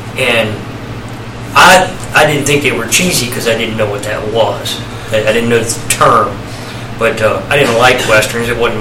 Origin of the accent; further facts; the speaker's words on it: Martinsburg, West Virginia, United States; I think when I grew up here in Martinsburg, West Virginia, for those listening in other parts of the country, small town, about an hour and a half, hour 45 minutes from the nation's capital.